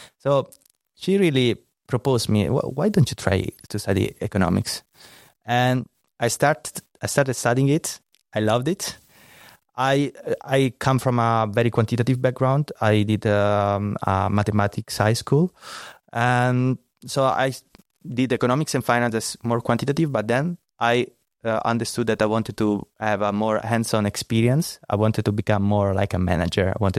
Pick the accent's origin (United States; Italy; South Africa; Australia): Italy; Rome, Lazio; English is a second language; as you can also hear from my accent, I come from Italy, specifically from Rome. I've been living there for most of my life. It's quite nice and a dynamic city, as you might know.